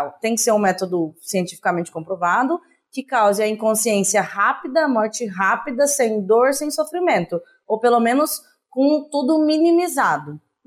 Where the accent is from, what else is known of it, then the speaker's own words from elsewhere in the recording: Minas Gerais, Brazil; Eu sou do interior de Minas Gerais, entendeu? Eu cresci, né, com essa experiência de churrasco de fim de ano